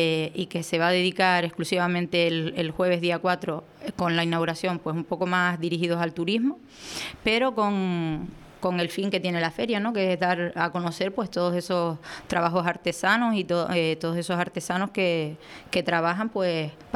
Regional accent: Pinoleris, Canary Islands, Spain; Crecí viviendo en Pinoleris

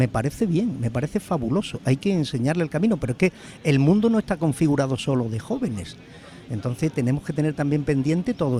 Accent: Dos Hermanas, Andalusia, Spain; que empezó en Dos Hermanas, en mi pueblo

